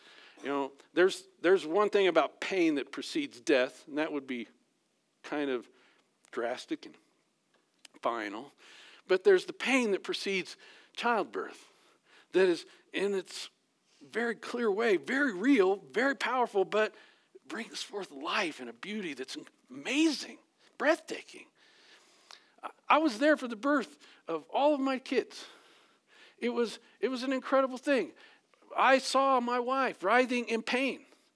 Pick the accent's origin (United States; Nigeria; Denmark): United States; Texas; When I was a kid, long, long time ago, I remember in being in grade school, growing up in Texas, and in Texas it gets hot.